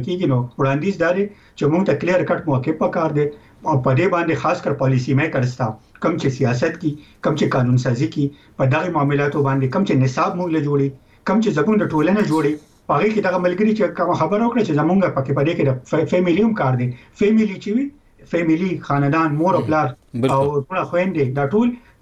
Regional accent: Khyber Pakhtunkhwa, Pakistan; موږ د پښتونخوا یو

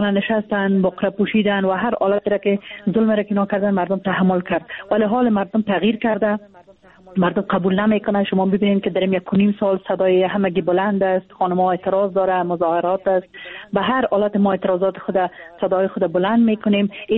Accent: Afghanistan; ما از افغانستان هستیم، افغان هستیم،

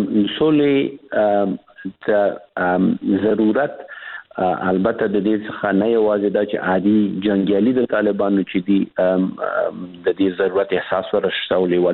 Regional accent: Afghanistan; داسې نه دی چې هغه افغانان دي موږ هم افغانان یو. ډېر زیات مشترک هیلی لرو د افغانستان د پاره

